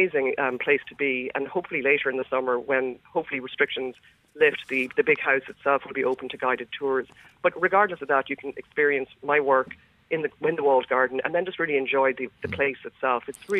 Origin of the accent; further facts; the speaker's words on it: Ireland; I grew up in Ireland in the 80s